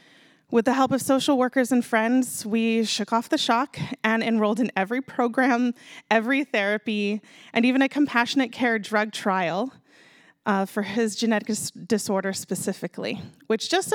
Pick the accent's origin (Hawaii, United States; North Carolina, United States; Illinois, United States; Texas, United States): Hawaii, United States; And I'm from Hawaii, so basically every woman out here is already my auntie.